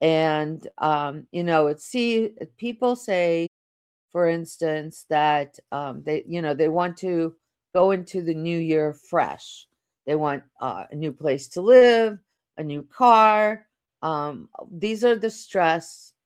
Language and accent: English; Russia; And I come from Russia, where they actually took Christmas when it was a communist country.